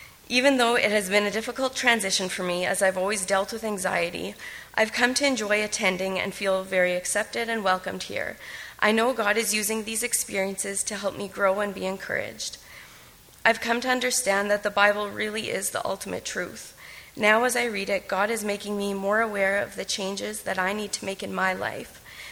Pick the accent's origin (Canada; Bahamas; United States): Canada; Rosenfeld, Manitoba; I grew up in Rosenfeld in a loving, Christ-centered home with my parents … my three older siblings, Brad, Jody, and Christy. When I married Chris, we bought a house in Plum Coulee, but moved to Rheinfeld a few years